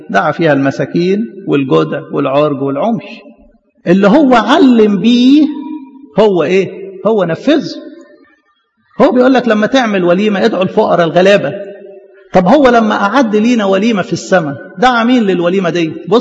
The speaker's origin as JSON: {"language": "Arabic", "country": "Egypt", "said": "باعتبار احنا مثلا كمصريين"}